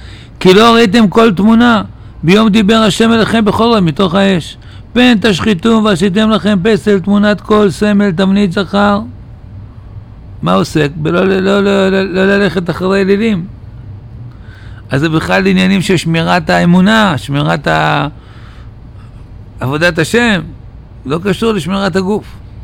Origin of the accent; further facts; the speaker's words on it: Tel Aviv, Tel Aviv District, Israel; born there; ואמא שלי הגיעה לשם גם כן מפרס, התחתנו. לימים עלו להיות תל אביב, שם נולדתי